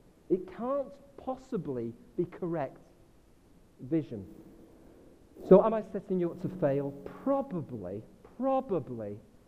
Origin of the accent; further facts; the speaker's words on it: England, United Kingdom; I come from North Northern England, so they have to be very simple.